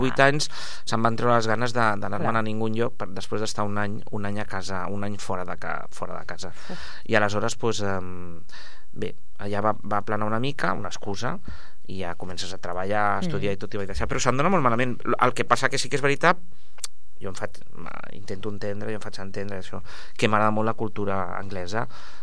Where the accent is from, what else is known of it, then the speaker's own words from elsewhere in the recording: Catalonia, Spain; veig que a vegades som molt sossos nosaltres aquí, som catalans, som sossos catalans